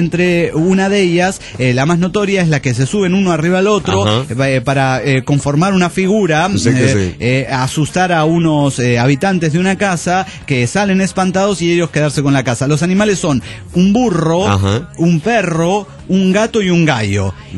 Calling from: Golden, Colorado, United States; de Golden, Colorado.

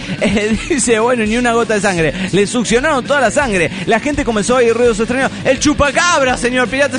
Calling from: Panama; de Panamá.

